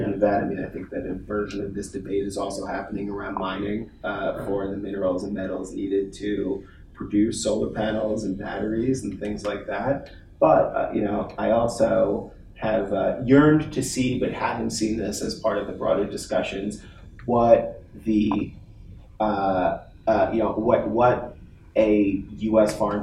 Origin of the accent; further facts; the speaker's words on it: New York, United States; I grew up on Long Island by the water. You know, being at the beach was a big part of my life always.